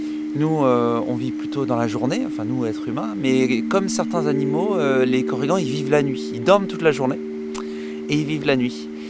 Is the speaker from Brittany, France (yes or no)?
yes; Brittany, France; Ah oui, je suis breton, disons pure souche, mais mes grands-parents étaient agriculteurs à quelques kilomètres d'ici, de chaque côté, paternel et maternel.